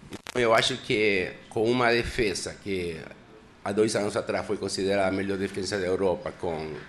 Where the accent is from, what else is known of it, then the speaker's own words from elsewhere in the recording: Uruguay; Mas eu, como uruguaio, penso que 1-0 já estava bom para mim.